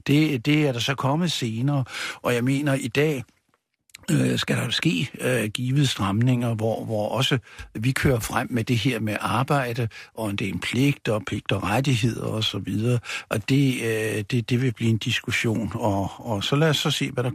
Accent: Capital Region of Denmark, Denmark; jeg kommer jo fra Københavns Vestegn, har boet derude et 50 år efterhånden

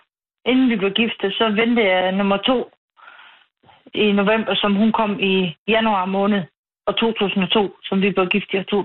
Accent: Vridsted, Central Denmark Region, Denmark; Jeg er 16 km fra Skive, der hedder en lille by, der hedder Vridsted.

